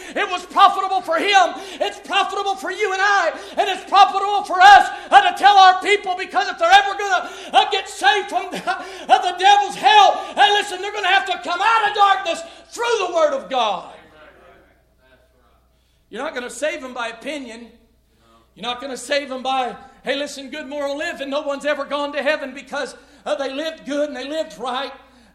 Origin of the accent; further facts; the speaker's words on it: Ohio, United States; I was born in Ohio. I was raised in Ohio. And I've lived in Ohio all my life.